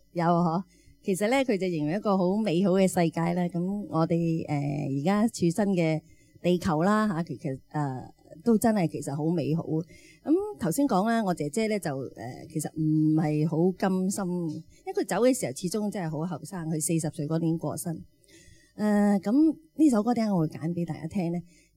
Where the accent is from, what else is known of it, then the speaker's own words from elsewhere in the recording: China; 咁你知我系中国人啦